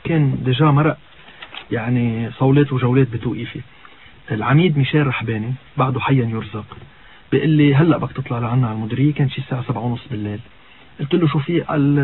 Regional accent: Akkar, Lebanon; طلعت على عكار على ضيعتي، لأنه أكثر منطقة ممكن تحميني

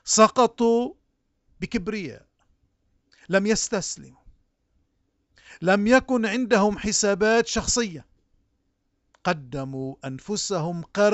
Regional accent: Lebanon; أنت وأنت ونحن جميعا من لبنان، واللبناني صاحب رسالة.

